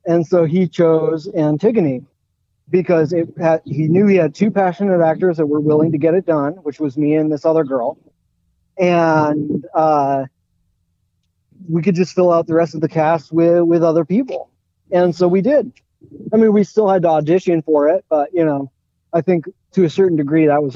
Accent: Ellensburg, Washington, United States; I grew up in the Central Valley in Ellensburg, of all places.

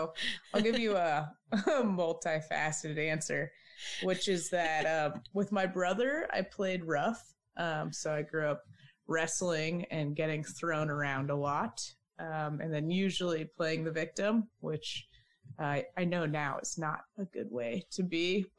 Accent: Idaho, United States; I grew up in Idaho. So like I said, outside a lot.

